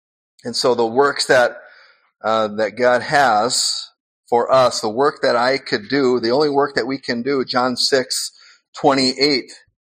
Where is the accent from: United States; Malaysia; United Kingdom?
United States; Spokane, Washington; born there; And so I'll start with, I was born in Spokane, Washington, my mom and dad